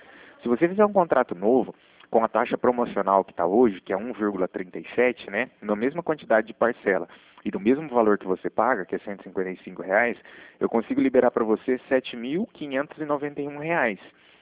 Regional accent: Cornélio Procópio, Paraná, Brazil; Eu sou aqui de Cornélio Procópio

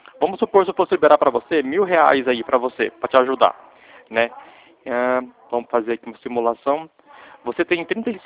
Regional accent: Dracena, São Paulo, Brazil; eu sou aqui de Dracena, no escritório, mas eu trabalho em Lucélia. E eu fico em Lucélia e Adamantina.

